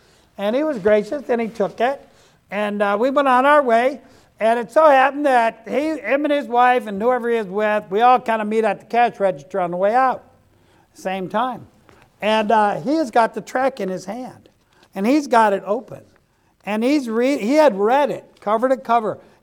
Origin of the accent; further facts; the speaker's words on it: Ohio, United States; I'm from Ohio, and Interstate 75 goes between Toledo and down in Dayton, southern Ohio, where I live.